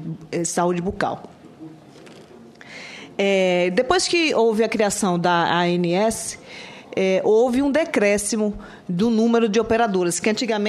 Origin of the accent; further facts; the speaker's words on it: Sergipe, Brazil; estou formada em 95 pela Universidade Federal de Sergipe, sou sergipana